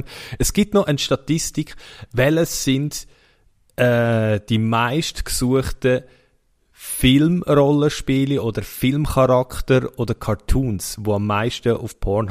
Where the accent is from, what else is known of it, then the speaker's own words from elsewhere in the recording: Switzerland; Anal wird bei uns in der Schweiz am meisten gesucht.